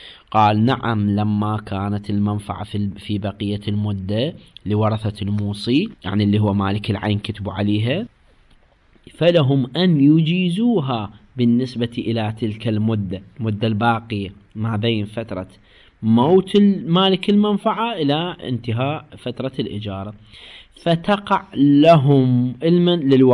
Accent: Karbala, Karbala Governorate, Iraq; موجودة عندنا في كربلاء مثل هذه الحالة كثير يعني

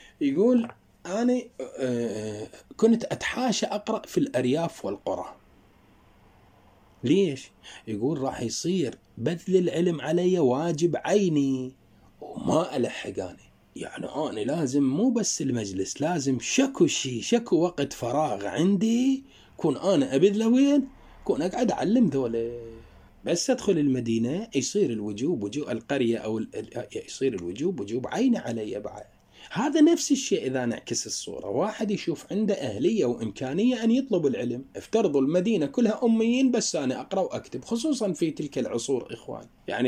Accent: Iraq; أنا رجال عراقي بالعراق ما أقدر أحصله، يحتاج مني سفر

